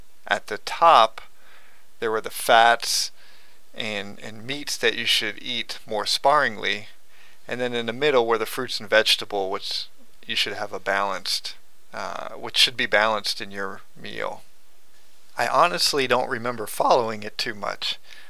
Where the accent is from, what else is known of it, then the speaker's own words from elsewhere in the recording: Cumberland, Maryland, United States; now in Charlottesville, United States; However, I grew up in Cumberland, Maryland.